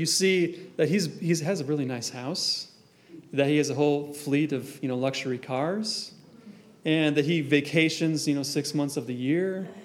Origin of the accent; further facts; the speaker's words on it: Wisconsin, United States; So we grew up in Wisconsin, and we would go to Michigan, and we'd pass through Illinois.